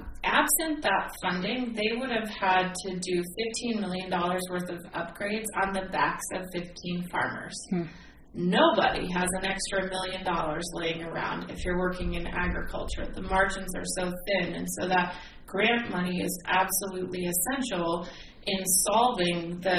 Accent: Oregon, United States; One of the districts that I love, I'm from Central Oregon

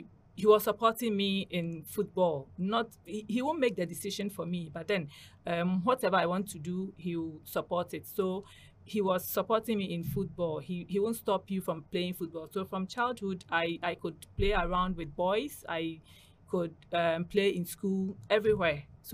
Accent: Ghana; now in Qatar; I'm from Ghana. Currently, I'm studying sports management in HBKU here in Qatar.

